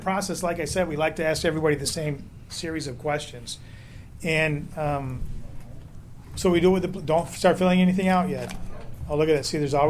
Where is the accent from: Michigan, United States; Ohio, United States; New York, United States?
Michigan, United States; St. Joseph; I'm from St. Joe, Michigan.